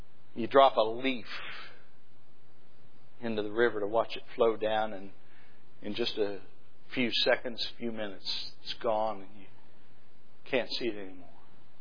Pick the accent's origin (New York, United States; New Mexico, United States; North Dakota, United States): New Mexico, United States; I grew up in the Staked Plains of eastern New Mexico, and the wind always blows there.